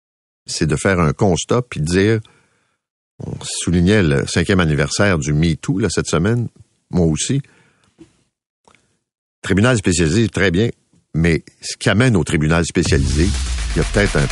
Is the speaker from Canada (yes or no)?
yes; Montreal, Quebec, Canada; Moi, je suis de Montréal, là, puis je regarde ça de loin